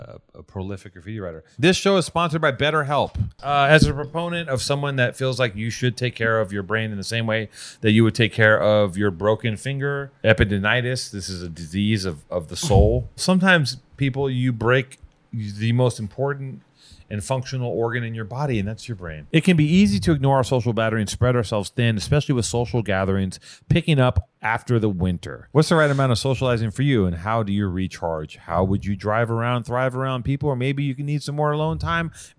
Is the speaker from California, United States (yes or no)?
yes; Venice, California, United States; I'm from fucking Venice. I'm not from Orange County.